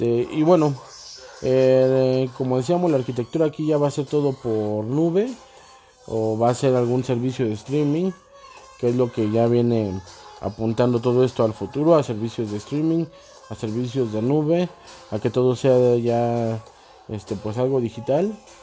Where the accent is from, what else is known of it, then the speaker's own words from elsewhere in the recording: Mexico; Esto en mi caso, porque bueno, yo soy de aquí de México